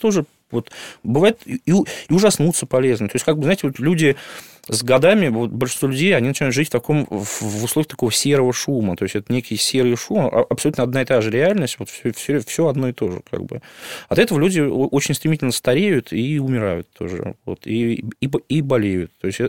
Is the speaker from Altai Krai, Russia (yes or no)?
no; Moscow, Russia; я вырос в центре, на Садовом кольце, вот, но потом меня как-то жизнь кидала, я все на окраины отдалялся